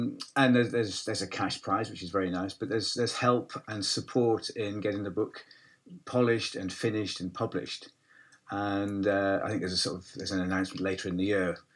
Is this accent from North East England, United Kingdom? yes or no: yes; Hexham, North East England, United Kingdom; moved away as an adult; now in Ashbourne, United Kingdom; So I grew up, born and bred in Hexham. And I moved down here 20 years ago now.